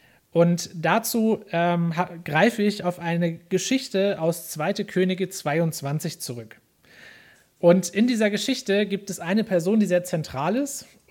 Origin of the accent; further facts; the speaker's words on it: Niederaula, Hesse, Germany; Ich bin selber eigentlich ein Kind, oder nicht eigentlich, bin ein Kind der Region. Ich komme ganz ursprünglich aus Niederaula, also kenne mich hier natürlich auch schon gut aus.